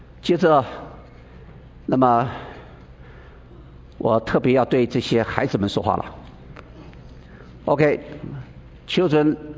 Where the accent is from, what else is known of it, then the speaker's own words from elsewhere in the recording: China; 这是我们中国人的自卑感